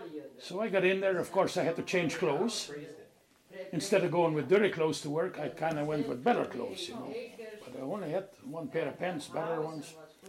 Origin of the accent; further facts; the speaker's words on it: Germany; English is a second language; moved away; Because when I came from Germany, I came from the farm. I had no trade, eh?